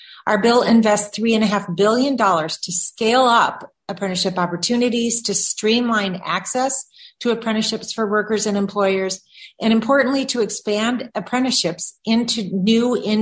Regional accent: Oregon, United States; In my home state of Oregon

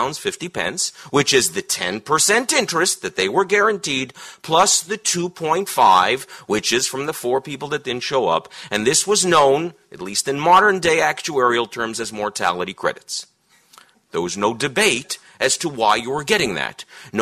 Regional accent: Canada; this is a good point to remind you I'm from Canada

